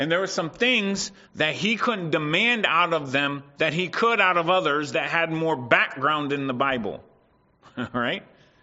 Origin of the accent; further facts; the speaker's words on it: United States; moved away; we could have answered much differently in where I grew up in the States.